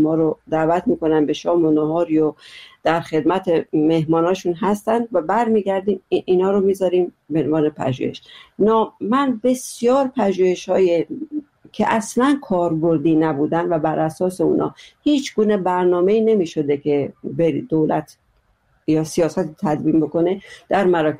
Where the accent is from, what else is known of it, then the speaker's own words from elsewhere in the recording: Iran; که بابا ما یه بخشی از ایرانیم،